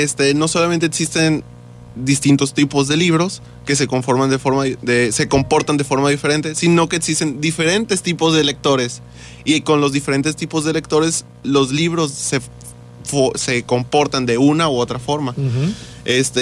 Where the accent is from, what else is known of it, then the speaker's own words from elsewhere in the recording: La Peñita, Nayarit, Mexico; Saludos a compañeros también de La Peñita, que es de donde vengo también.